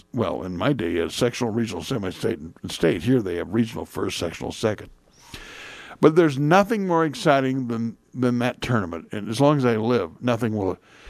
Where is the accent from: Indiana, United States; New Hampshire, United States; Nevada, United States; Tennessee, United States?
Indiana, United States; I'm from Indiana, where basketball was very big.